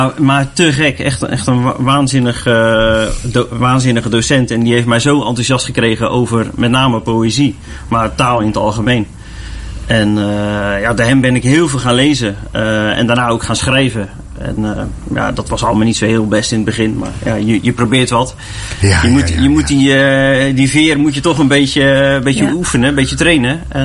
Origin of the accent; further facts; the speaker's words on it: Zeeland, Netherlands; now in Vlaardingen, Netherlands; ik ben een dichter van 37 jaar. Ik kom van origine uit het Zeeuwse, Schouwen-Duiveland. Woon nu sinds een jaartje in Vlaardingen met mijn vriendin.